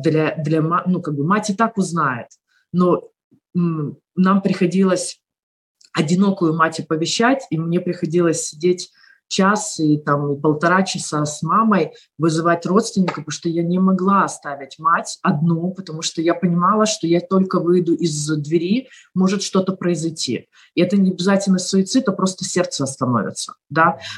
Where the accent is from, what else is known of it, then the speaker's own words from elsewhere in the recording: Ukraine; я тоже украинка, я эмоциональная женщина, да, и я болею и болю за всю Украину и за всех бойцов.